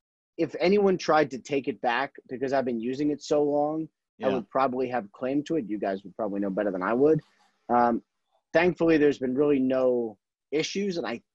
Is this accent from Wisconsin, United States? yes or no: no; Chappaqua, New York, United States; So I grew up in Chappaqua, New York, you know, about 45 minutes or 50 minutes from the city.